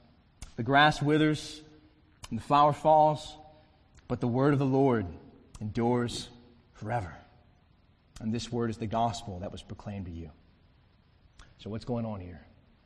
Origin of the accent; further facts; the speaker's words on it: South Carolina, United States; I grew up in South Carolina. I would have thought, man, there's no way grass can survive that.